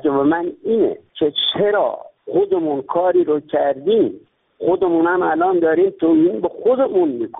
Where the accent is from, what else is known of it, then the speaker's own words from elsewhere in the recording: Iran; من یک ایرانی هستم، خودم هم انقلاب کردم.